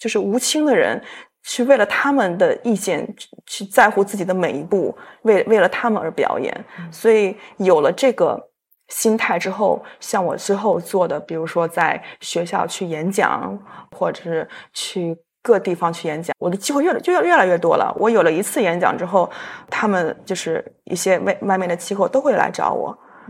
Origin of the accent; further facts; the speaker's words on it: China; 我觉得我们中国人生活的特别的就是脚步要特别的快